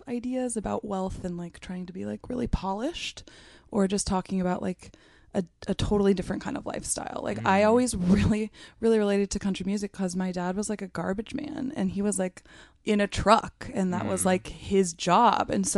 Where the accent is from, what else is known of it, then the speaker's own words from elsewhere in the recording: McMinnville, Oregon, United States; I grew up in a small town in Oregon called McMinnville.